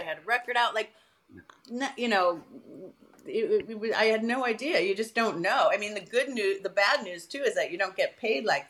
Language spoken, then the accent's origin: English; New York, United States; as a weird kid growing up on Long Island where I was very funny looking and my sister was the gorgeous funny one and I was like the quiet one